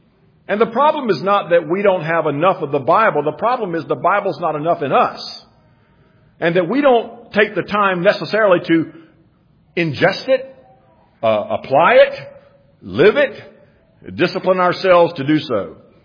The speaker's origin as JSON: {"language": "English", "town": "Jacksonville", "region": "Florida", "country": "United States", "tie": "born or raised there", "said": "I was raised in Jacksonville, Florida"}